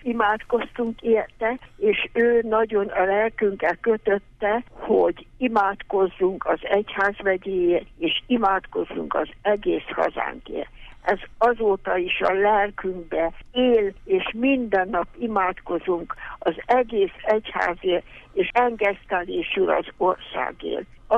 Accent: Zirc, Veszprém County, Hungary; born there; mivel én zirci születésű vagyok

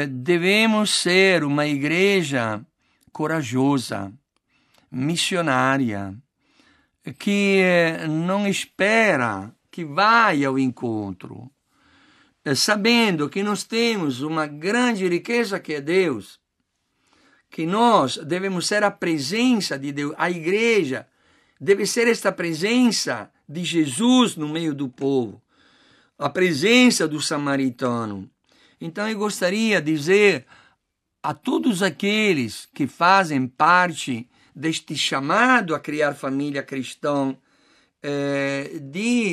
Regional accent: Piedmont, Italy; Portuguese is a second language; now in Brazil; lá no Piemonte, também eu sou do Piemonte, está chegando.

